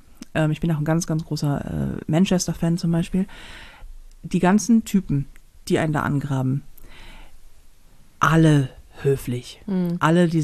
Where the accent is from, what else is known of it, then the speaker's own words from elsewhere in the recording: Hamburg, Germany; Und das ist als Hamburger